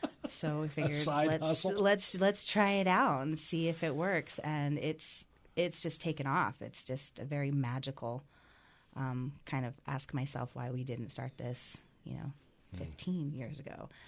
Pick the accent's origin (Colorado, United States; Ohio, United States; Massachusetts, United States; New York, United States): Colorado, United States; Gypsum; We're actually from the Gypsum Eagle area.